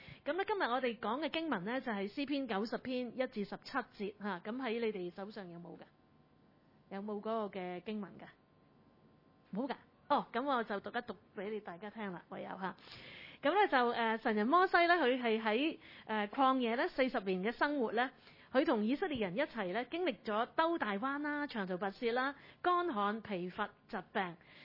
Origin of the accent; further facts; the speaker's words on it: China; 我哋中国人都有呢个概念啦